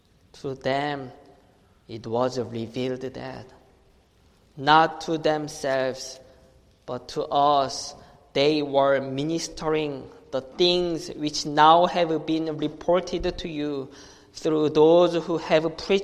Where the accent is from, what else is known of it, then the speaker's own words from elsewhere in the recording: South Korea; South Korea, my home country, has had the highest suicide rate in the industrialized world for 10 consecutive years.